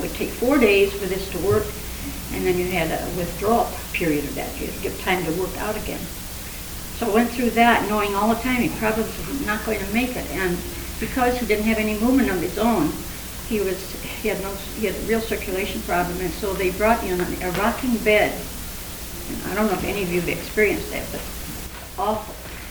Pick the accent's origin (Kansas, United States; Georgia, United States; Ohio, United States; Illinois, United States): Illinois, United States; I'm from Illinois also